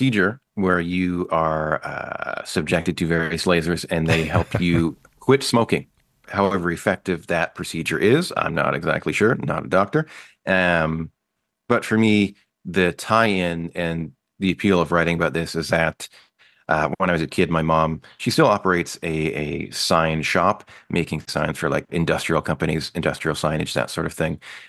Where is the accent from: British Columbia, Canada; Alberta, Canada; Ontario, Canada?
Alberta, Canada; Lac La Biche; Lac La Biche, Alberta.